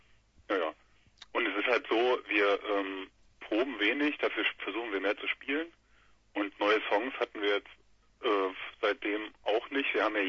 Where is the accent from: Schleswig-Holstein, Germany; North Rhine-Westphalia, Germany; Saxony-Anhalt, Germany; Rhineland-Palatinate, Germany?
Rhineland-Palatinate, Germany; Trier; now in Göttingen, Germany; Genau, wir kommen alle aus Trier.